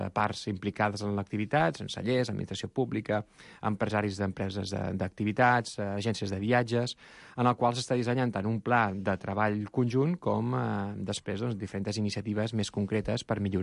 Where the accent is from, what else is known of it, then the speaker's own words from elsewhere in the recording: Calafell, Catalonia, Spain; sóc d'aquella zona del Penedès on anava a dir, per desgràcia, no. Per coses de la vida es transformen. Sóc de Calafell, això és Penedès Marítim, i és aquesta franja litoral on moltes vinyes s'han anat transformant en apartaments turístics, no?